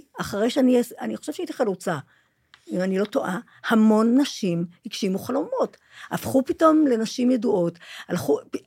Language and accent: Hebrew; Jerusalem, Jerusalem District, Israel; moved away as an adult; אני עזבתי את ירושלים בגיל 20 בשביל לא לחזור אליה לעולם.